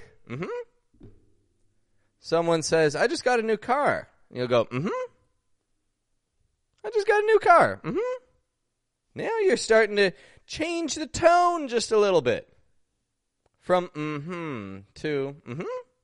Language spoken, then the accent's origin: English; Toronto, Ontario, Canada; I'm from Toronto, Canada